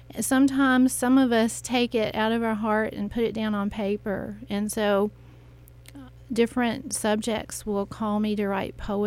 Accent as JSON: {"language": "English", "region": "South Carolina", "country": "United States", "tie": "born or raised there", "said": "I am literally from South Carolina. I grew up in South Carolina, North Carolina, but I've been here 22 years, so I'm from here."}